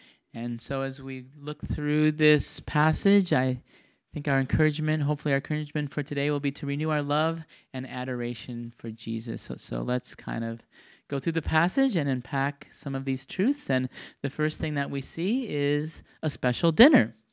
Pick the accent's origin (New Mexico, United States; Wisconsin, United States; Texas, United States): Wisconsin, United States; Milwaukee; It's back in my hometown of Milwaukee, so I won't be able to go.